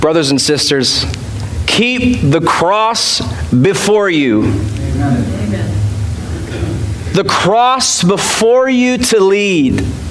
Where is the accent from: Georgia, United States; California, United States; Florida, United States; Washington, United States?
Georgia, United States; I grew up in Georgia. We planted a church there.